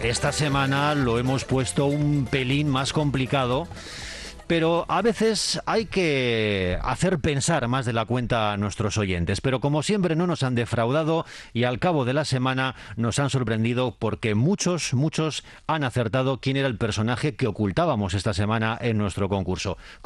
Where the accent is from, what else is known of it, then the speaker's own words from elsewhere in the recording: Bilbao, Basque Country, Spain; soy de Bilbao.